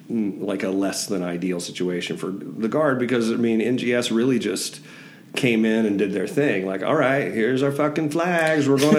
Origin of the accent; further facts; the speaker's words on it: Indiana, United States; now in Flint, United States; I grew up in Northern Indiana, so you kind of default follow Chicago sports.